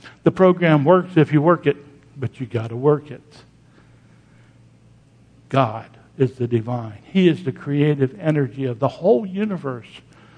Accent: Pennsylvania, United States; I came from Pennsylvania, and there was a little town in Pennsylvania that is famous for the oil.

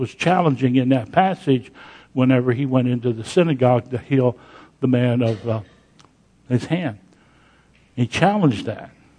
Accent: Pennsylvania, United States; I grew up in Pennsylvania, and some of you down here, did you have blue laws in the South?

